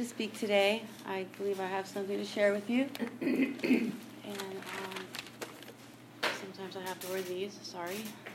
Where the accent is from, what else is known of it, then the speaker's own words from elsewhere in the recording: Marin, California, United States; So I grew up here in Marin. My dad was in the military. My mother was a music teacher, and I had five brothers and sisters, four older brothers and a sister.